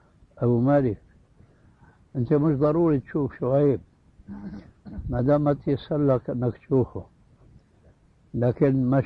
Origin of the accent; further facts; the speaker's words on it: Syria; وهو يجعلها كما يقول العامة عندنا في سوريا خير الذقون